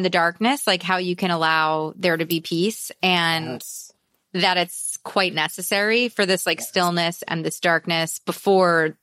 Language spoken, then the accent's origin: English; New York City, New York, United States; I love New York City. I'm a New Yorker through and through